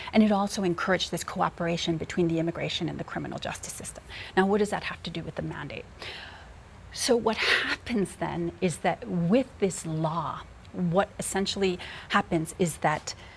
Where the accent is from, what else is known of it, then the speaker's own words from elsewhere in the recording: Chicago, Illinois, United States; I grew up near the Cook County Jail in Chicago, and I grew up in a neighborhood that was devastated by mass incarceration.